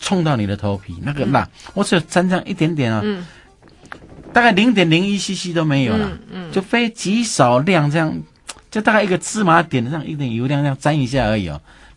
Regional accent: Sichuan, China; 我是四川人了、当然吃辣、啊

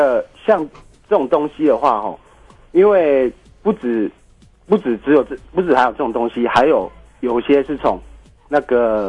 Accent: Penghu County, Taiwan; 我是澎湖人啦

